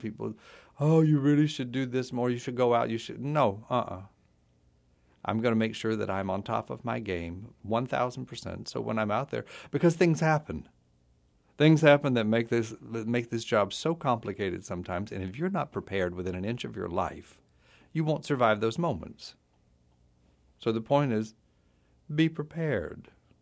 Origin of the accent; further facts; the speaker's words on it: Pensacola, Florida, United States; Pretty much overwhelming that I heard of her growing up in Pensacola, Florida